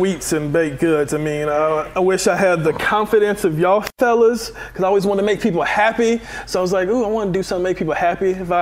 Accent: Marietta, United States; I'm from Marietta.

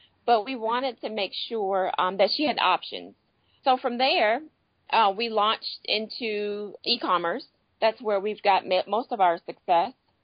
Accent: Virginia, United States; I'm an East Coast girl, born and raised in Virginia. I'm the oldest of 12.

